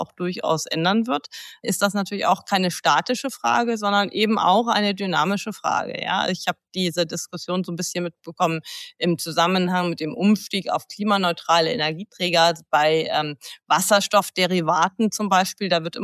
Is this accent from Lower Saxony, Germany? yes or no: no; Hamburg, Germany; Ich bin im Norden in Hamburg aufgewachsen.